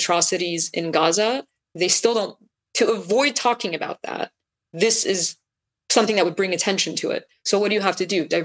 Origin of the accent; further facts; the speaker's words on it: United States; one, because I'm an American